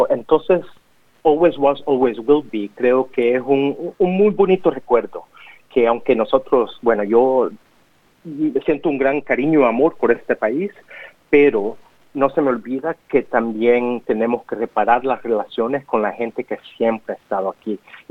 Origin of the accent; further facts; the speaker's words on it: El Salvador; También la gente pipil, digamos, de El Salvador, de donde yo soy